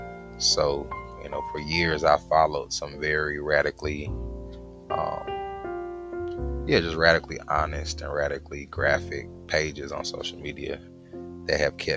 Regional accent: United States; me as an American, I'm aware, because I'm an international citizen, most of my family is not in America

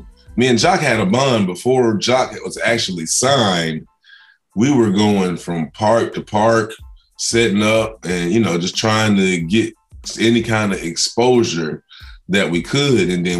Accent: Atlanta, Georgia, United States; also born or lived in Cleveland, United States; And so being from Atlanta, well, I was born in Cleveland, but I've been down here since I was 6 or whatever. So being an ATLian

